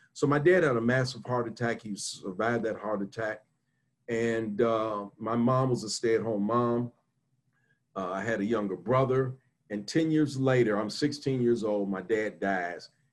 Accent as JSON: {"language": "English", "town": "Chicago", "region": "Illinois", "country": "United States", "tie": "born or raised there", "said": "I grew up here in United States in Chicago, Illinois, and I grew up in a traditional home."}